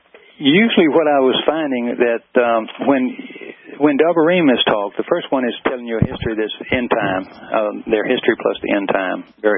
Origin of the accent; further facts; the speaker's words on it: Australia; I knew that when I grew up in Australia, we had to get up every morning and say, God save the Queen.